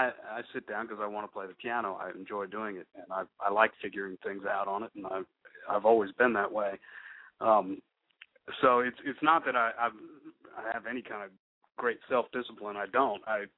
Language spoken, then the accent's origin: English; Fairfax, Virginia, United States; No, I grew up in Fairfax, Virginia, outside of D.C.